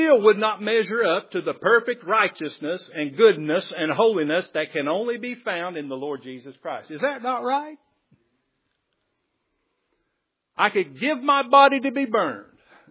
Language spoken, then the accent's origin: English; the South, United States; born there; I was born in the South. This is the Bible Belt.